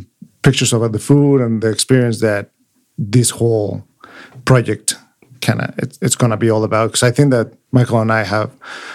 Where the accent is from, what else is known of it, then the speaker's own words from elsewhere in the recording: Mexico City, Mexico; I'm from Mexico City.